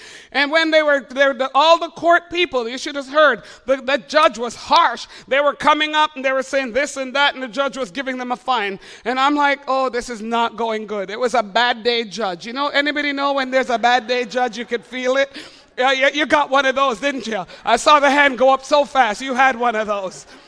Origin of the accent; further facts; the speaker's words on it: Montreal, Quebec, Canada; I was raised in Montreal and we have license to drive, unlike Ontario people